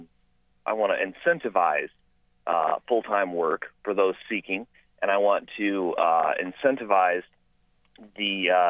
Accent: Battle Creek, Michigan, United States; I grew up in Battle Creek. I currently live in Barry County.

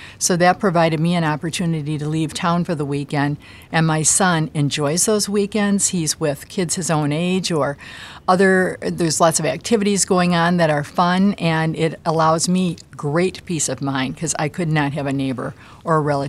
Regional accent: Minneapolis, Minnesota, United States; moved away as an adult; also born or lived in Chicago; Well, we're transplanted here from the Chicago area. Well, actually from Minneapolis by way of Chicago area.

